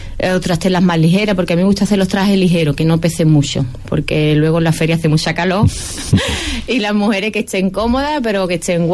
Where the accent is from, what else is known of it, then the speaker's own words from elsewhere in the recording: Jerez de la Frontera, Andalusia, Spain; El aire flamenco y Jerez es mucho Jerez, por lo menos yo lo veo así, ¿sabes? Me tira mucho mi tierra